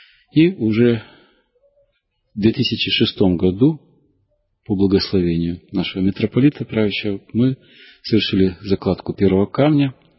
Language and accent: Russian; Simferopol, Crimea, Ukraine; Родился я и вырос в Симферополе, в столице Крыма